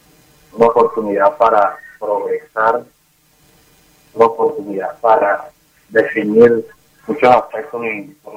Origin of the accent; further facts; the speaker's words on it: La Guajira, Colombia; quienes ganan con todo este proceso y con la búsqueda de la paz somos todos los colombianos. Y desde La Guajira no somos nada de excepción